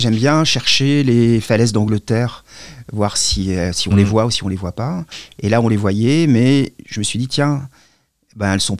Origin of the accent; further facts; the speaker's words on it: Douai, Hauts-de-France, France; je suis petit-fils de mineur, donc je viens de Douai et j'ai passé mes vacances, j'étais dans le bassin minier.